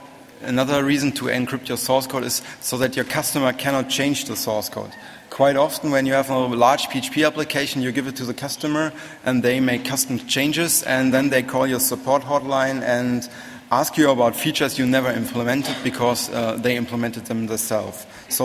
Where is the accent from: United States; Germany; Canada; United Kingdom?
Germany; Cologne, North Rhine-Westphalia; I'm from Cologne in Germany, and I work for approximately 10 years in information security